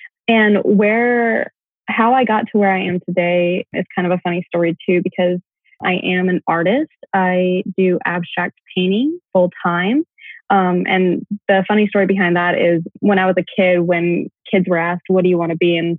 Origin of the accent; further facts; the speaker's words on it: Georgia, United States; I grew up in Southeast Georgia. So I'm way on the other side of where you are on the West Coast. Grew up there, spent my whole childhood there, and then went to a small liberal arts school in the North Georgia mountains.